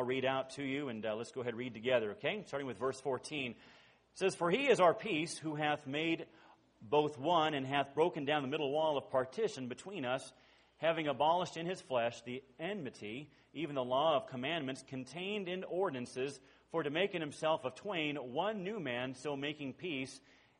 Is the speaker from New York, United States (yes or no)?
no; California, United States; I grew up in California, and I went to grade school in Northern California, went to high school and college in Southern California